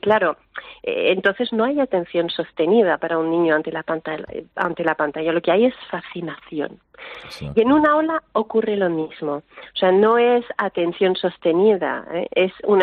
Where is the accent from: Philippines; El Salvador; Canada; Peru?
Canada; Spanish is a second language; now in Spain; yo soy de Canadá y claro, esto es imposible, a menos 40, ¿no?